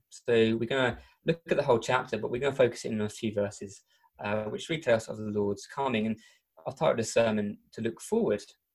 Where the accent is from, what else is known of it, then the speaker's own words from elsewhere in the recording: Medway, South East England, United Kingdom; now in Essex, United Kingdom; I come from Medway in Kent originally. That's where my family are